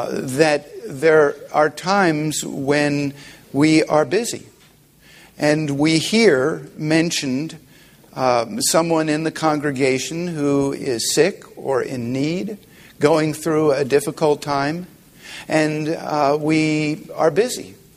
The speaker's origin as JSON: {"language": "English", "town": "Philadelphia", "region": "Pennsylvania", "country": "United States", "said": "I'm from Philadelphia, the city of brotherly love."}